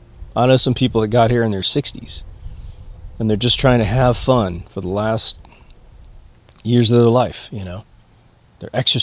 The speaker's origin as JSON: {"language": "English", "region": "Kansas", "country": "United States", "tie": "born or raised there", "said": "My hometown got had with emus, the ostrich thing that's a little bit different than an ostrich, because emu meat's actually really delicious and wonderful. And they tried to do the emu farm thing in the middle of Kansas."}